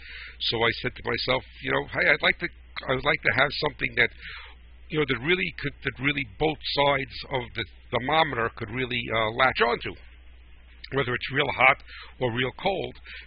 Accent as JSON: {"language": "English", "region": "New Jersey", "country": "United States", "accent": "New Jersey", "said": "So to everyone in Australia, I apologize for killing your names with my New Jersey accent."}